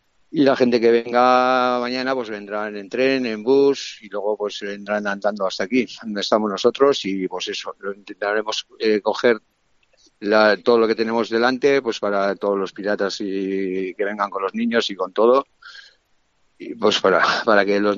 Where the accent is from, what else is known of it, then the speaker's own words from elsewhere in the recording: Lekeitio, Basque Country, Spain; yo soy de Lequeitio, yo no pude venir porque no había los accesos que hay